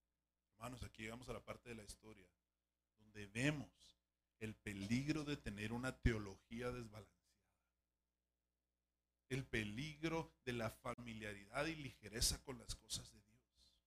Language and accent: Spanish; Guatemala; yo soy originario de Guatemala